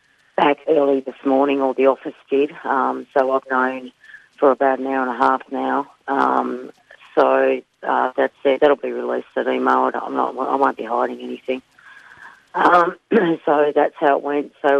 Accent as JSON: {"language": "English", "country": "Australia", "said": "well, apparently we're not as Australian as we bloody come"}